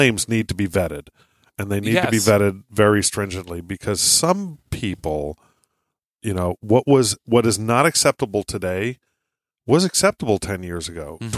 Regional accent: Iowa, United States; My home state. I was born there.

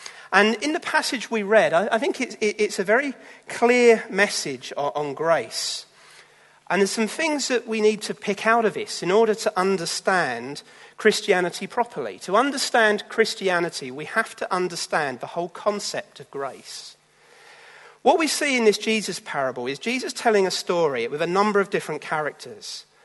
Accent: South East England, United Kingdom; And I grew up in Kent.

